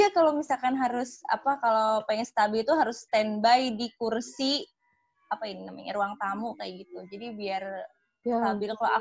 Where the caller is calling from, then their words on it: Majalengka, West Java, Indonesia; di sini lagi hujan gede di Majalengka lagi hujan gede, jadi agak jaringannya agak terganggu kalau di desa aku, kebetulan karena desa aku tuh jauh di pelosok gitu.